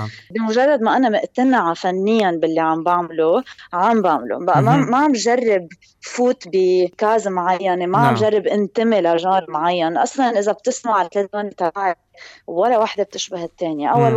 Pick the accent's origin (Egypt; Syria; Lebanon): Lebanon; moved away; أنا خلقت بلبنان كنت مبسوطة فيه